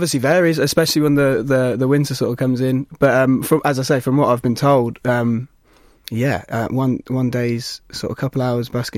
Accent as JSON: {"language": "English", "town": "Worcester", "region": "West Midlands", "country": "United Kingdom", "said": "I'm from Worcester originally, and I used to busk a lot around there, cut my teeth on that sort of thing."}